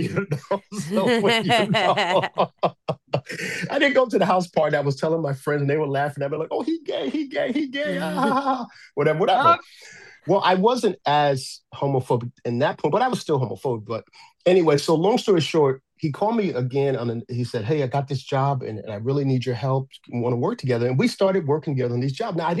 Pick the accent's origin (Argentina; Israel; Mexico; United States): United States; New Jersey; also born or lived in Virginia, United States; I grew up in New Jersey, but I lived in Virginia for a little while, and then for a little small set time, we lived in Georgia.